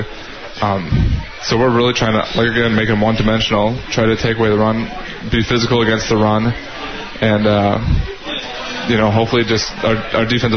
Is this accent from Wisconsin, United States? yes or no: yes; Wisconsin, United States; it's still pretty cold to me, even though I'm from Wisconsin, but... yeah, it's not too bad, not as bad as some of these guys that are used to the warmer weather down here in Missouri